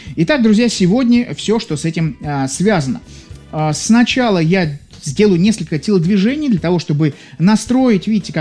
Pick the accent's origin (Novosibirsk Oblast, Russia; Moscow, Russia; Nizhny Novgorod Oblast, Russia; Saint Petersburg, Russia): Saint Petersburg, Russia; я из Санкт-Петербурга.